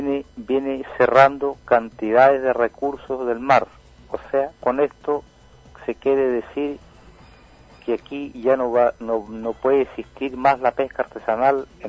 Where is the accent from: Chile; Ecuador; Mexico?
Chile; nadie va a querer comprarlos nada nosotros como chilenos.